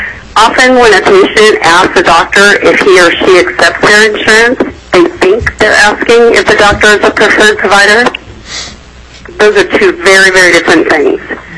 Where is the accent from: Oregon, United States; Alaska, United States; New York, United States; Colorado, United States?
Alaska, United States; Fairbanks; born there; I was born in Fairbanks in 1958.